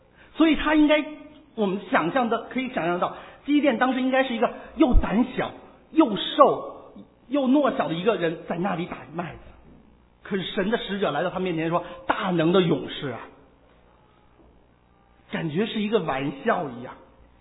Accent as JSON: {"language": "Chinese", "country": "China", "said": "其实我们从中国来都应该知道"}